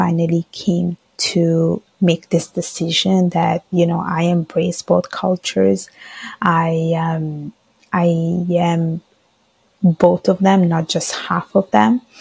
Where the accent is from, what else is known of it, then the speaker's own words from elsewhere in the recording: northern Italy, Italy; I was born and raised in Italy. I was born in the south of Italy. And then we used to move around a lot throughout the whole Italy. So I did a little bit in the south of Italy and the rest of my life in the north. And my parents are from Bangladesh.